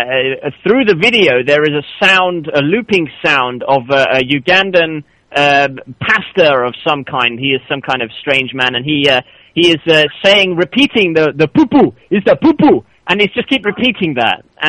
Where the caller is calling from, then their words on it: Vancouver, British Columbia, Canada; I'm calling from the British Embassy in Vancouver.